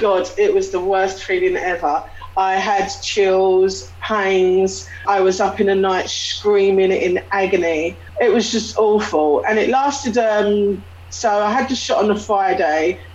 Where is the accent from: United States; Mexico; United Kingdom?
United Kingdom; East of England; I'm from Essex in England